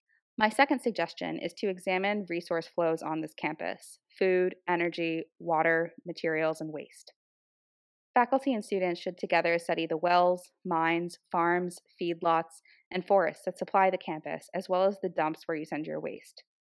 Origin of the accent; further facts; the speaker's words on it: Youngstown, Ohio, United States; I grew up near Youngstown, Ohio, which was largely destroyed by corporate decisions to disinvest in the economy of the region.